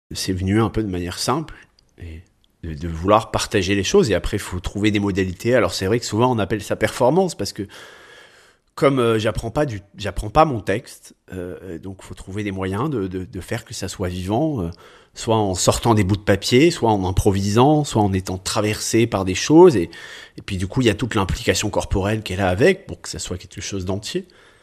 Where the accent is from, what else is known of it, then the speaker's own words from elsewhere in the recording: Saint-Julien-en-Genevois, Auvergne-Rhône-Alpes, France; born there; also born or lived in Nice / Bordeaux / Biarritz; je suis né à Saint-Julien-en-Genevois, il est vrai, mais en fait j'ai jamais habité là-bas. J'ai habité beaucoup à Nice, puis à Bordeaux, puis à Biarritz, puis un peu dans plusieurs endroits.